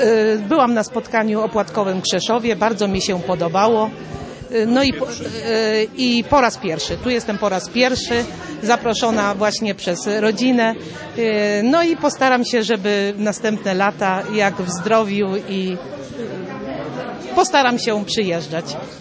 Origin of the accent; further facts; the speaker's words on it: Czerwona Woda, Lower Silesian Voivodeship, Poland; Jestem z Czerwonej Wody